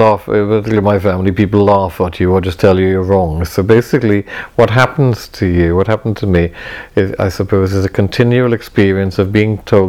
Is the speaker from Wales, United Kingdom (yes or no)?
yes; Wales, United Kingdom; English is a second language; I'm Welsh or because it represented Welshness. I have a really ambivalent relationship to Welshness because Welsh is not my first language. My family, my father's family are very Welsh and they were all horrible.